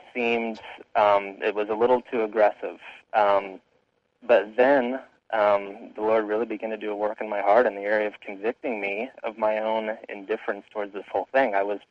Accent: Arizona, United States; So other than that, I'm a native from Arizona, born and raised.

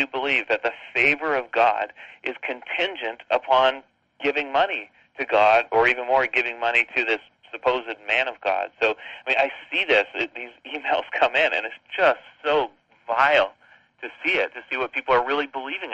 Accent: Canada; foreign to me, being Canadian, and then looking at it from my world travels.

